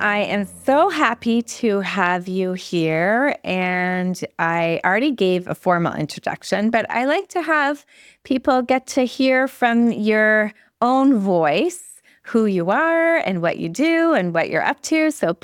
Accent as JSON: {"language": "English", "town": "Montreal", "region": "Quebec", "country": "Canada", "tie": "born or raised there", "said": "So I grew up in Montreal in Quebec, and have you heard famous Montreal smoked meat?"}